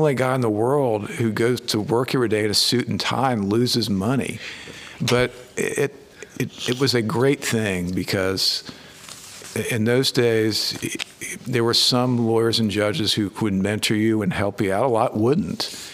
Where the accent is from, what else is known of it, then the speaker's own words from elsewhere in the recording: North Carolina, United States; So I grew up in Wake County between Raleigh and Wake Forest.